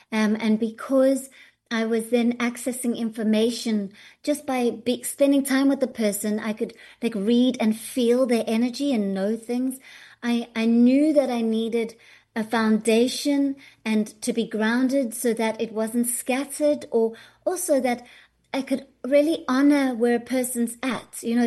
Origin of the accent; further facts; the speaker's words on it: South Africa; born there; I was living in South Africa. I'm born South African.